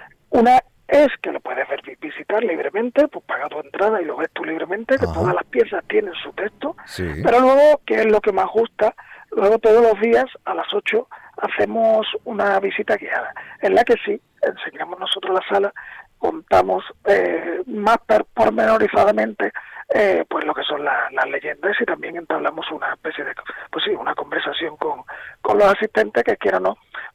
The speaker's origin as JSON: {"language": "Spanish", "town": "Cádiz", "region": "Andalusia", "country": "Spain", "said": "relacionado con mi tierra, que hacía muchos años que no hacía nada relacionado con Cádiz"}